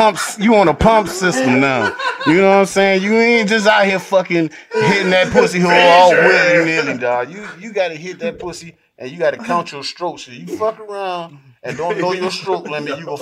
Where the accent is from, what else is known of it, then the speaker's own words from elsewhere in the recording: United States; At least I'm an American in America.